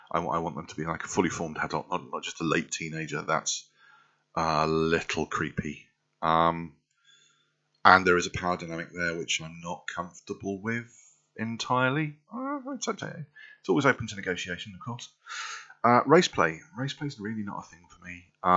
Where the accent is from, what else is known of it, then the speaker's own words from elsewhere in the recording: United Kingdom; Personally, I do not like to be humiliated. I am British. We don't take to it well.